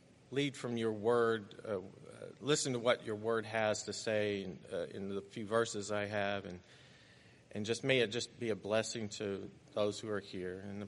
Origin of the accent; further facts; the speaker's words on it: Kentucky, United States; accent: Kentucky; I'm afraid my Kentucky accent will come out. I try to hide it, but sometimes it's hard, and especially when I get around family, I start like sounding like a hillbilly